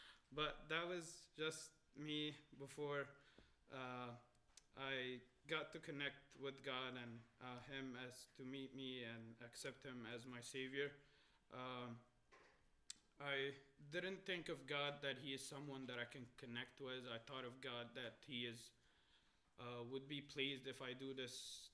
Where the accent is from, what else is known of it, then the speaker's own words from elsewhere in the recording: Alexandria, Alexandria Governorate, Egypt; I am originally from Egypt. I was born and raised in Alexandria, Egypt, and it's somewhere in the world.